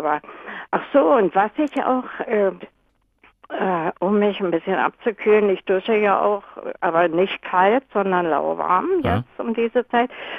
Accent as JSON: {"language": "German", "country": "Germany", "said": "Ich bin aus der DDR."}